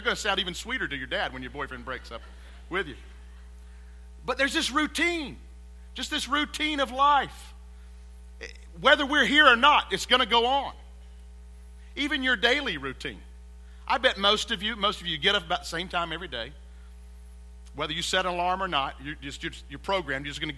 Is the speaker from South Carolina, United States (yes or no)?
yes; Hickory Tavern, South Carolina, United States; I grew up in Hickory Tavern, which is in Lawrence County, and it's about as great as it sounds.